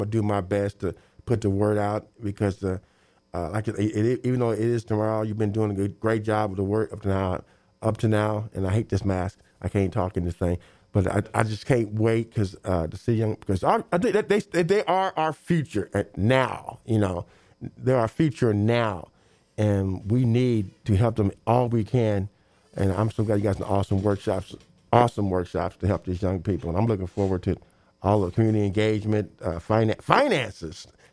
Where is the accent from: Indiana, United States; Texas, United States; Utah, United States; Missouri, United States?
Indiana, United States; Terre Haute; When I was my hometown, Terrell, Indiana, so we had the ISU campus.